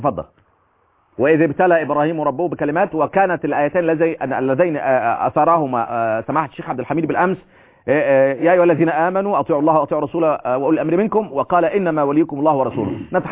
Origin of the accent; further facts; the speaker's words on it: Egypt; يعني زي كما يقولون عندنا في مصر